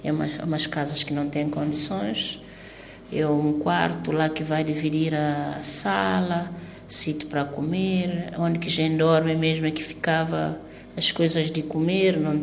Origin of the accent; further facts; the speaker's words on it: Cape Verde; principalmente nós que viemos de Cabo Verde